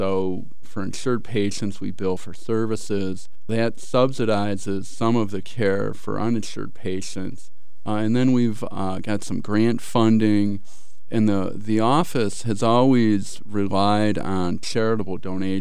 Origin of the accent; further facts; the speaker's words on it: Livonia, Michigan, United States; now in Ann Arbor, United States; I'm actually from the area. I grew up in Livonia